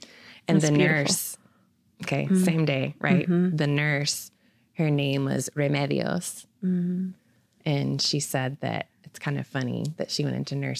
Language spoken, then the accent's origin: English; Houston, Texas, United States; I'm from Houston.